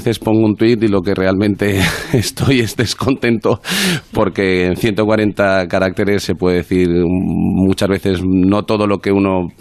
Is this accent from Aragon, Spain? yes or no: yes; Aragon, Spain; ser un poco testaduro como buen aragonés